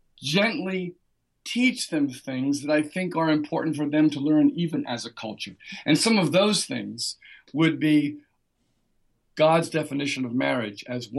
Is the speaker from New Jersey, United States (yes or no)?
yes; New Jersey, United States; what I'm used to as an American citizen, someone who grew up in New Jersey